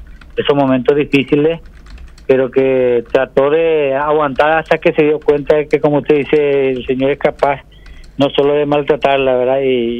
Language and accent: Spanish; Caacupé, Cordillera, Paraguay; yo soy de Cacupé